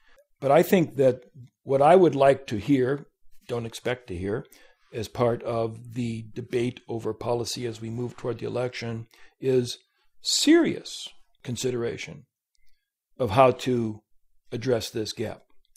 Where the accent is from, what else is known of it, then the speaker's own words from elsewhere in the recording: Illinois, United States; When I was a kid growing up outside Chicago, you went out to eat, it basically was the local steak place